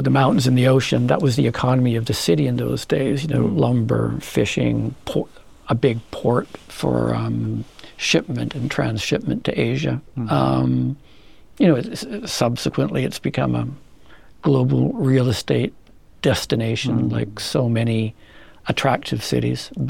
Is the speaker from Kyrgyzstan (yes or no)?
no; British Columbia, Canada; I grew up just outside of Vancouver, neighboring city, a suburb really.